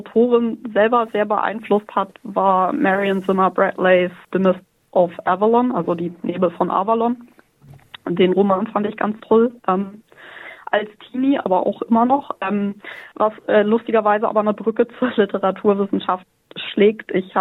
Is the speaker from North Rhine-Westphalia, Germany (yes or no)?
no; Hamburg, Germany; now in Sydney, Australia; Ich bin aus dem hohen Norden.